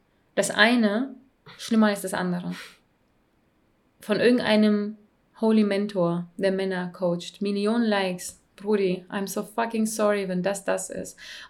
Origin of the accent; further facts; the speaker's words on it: Russia; ich bin eine Russin.